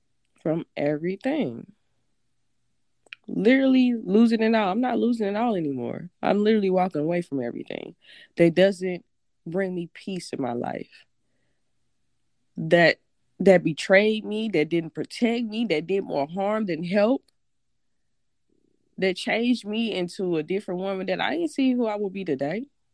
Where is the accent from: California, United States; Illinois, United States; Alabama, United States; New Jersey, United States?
Illinois, United States; Chicago; I'm from Chicago. Born and raised. I don't care where I've been stationed at. Chicago to the bone.